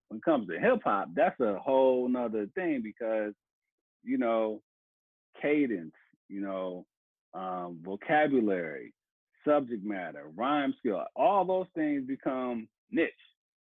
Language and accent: English; Cleveland, Ohio, United States; I was from Cleveland, Ohio. I was a new kid on the block, you know, and music was my refuge